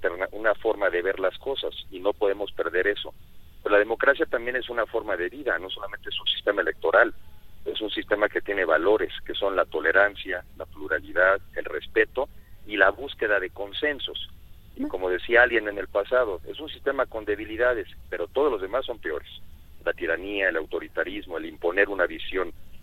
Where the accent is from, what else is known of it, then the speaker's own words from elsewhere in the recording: Mexico; Antes que nada soy ciudadano y soy mexicano